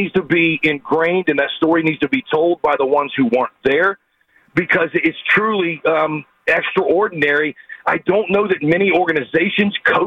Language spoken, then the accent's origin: English; Mobile, Alabama, United States; I'm from Mobile, Alabama. We have 5 Hall of Famers.